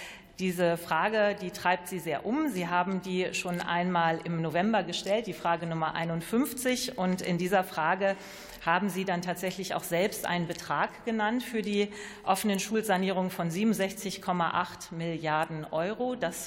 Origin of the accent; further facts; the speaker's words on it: Lower Saxony, Germany; Ich nenne mal das Beispiel Niedersachsen, wo ich herkomme.